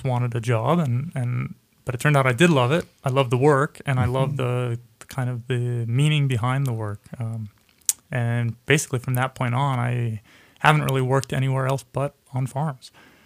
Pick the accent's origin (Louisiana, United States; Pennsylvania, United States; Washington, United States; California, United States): Washington, United States; Seattle; now in Sandpoint, United States; Yeah, well, I grew up in Seattle, but I spent summers out here, a couple weeks every summer out here, because my dad and my uncle own land in Clark Fork.